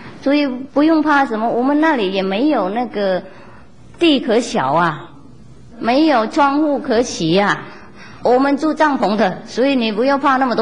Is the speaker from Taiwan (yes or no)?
no; Vietnam; Chinese is a second language; 我们越南你知道啊，倒过来也不错